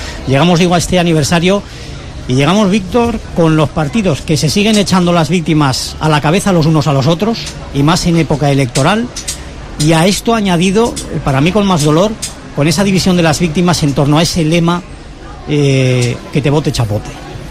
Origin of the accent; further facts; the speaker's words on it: Santander, Cantabria, Spain; qué podríamos hacer como santandereños, como cántabros un poquito